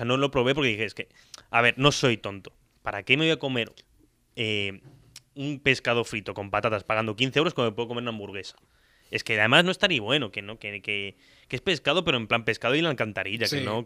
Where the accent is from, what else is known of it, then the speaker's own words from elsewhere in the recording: Tarragona, Catalonia, Spain; Y al igual que soy muy de Tarragona